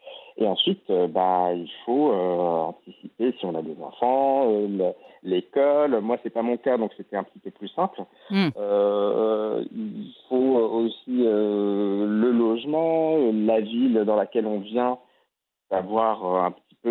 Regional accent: Meknes, Fès-Meknès, Morocco; now in Tangier, Morocco; Non, j'ai grandi à Meknès.

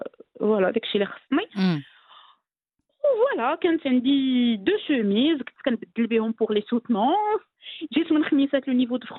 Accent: Khemisset, Rabat-Salé-Kénitra, Morocco; moved away as an adult; j'ai eu mon bac Armisec. C'est une petite ville. J'ai quitté Khmisat, je suis partie à Casablanca pour mes études

